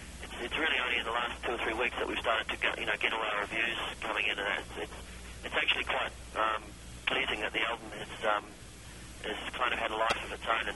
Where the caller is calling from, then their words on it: Los Angeles, California, United States; I'm ringing you from